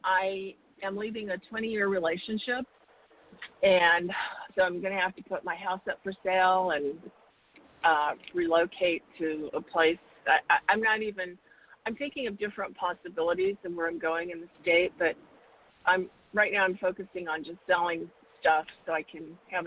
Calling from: Arizona, United States; And from Arizona.

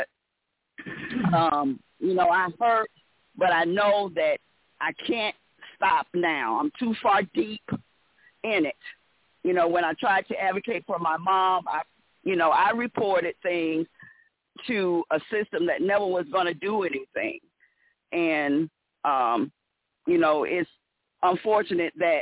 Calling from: Georgia, United States; I'm calling from Georgia.

